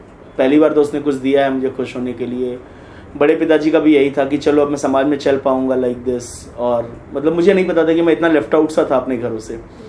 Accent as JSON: {"language": "Hindi", "town": "Mumbai", "region": "Maharashtra", "country": "India", "tie": "born or raised there", "also_born_or_lived": "Varanasi / Jaunpur"}